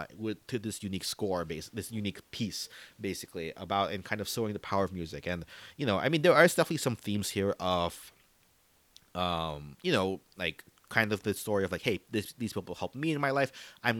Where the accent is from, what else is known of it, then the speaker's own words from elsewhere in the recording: Jacksonville, Florida, United States; Specifically in Florida, which unfortunately they were actually in my hometown of Jacksonville talking about it.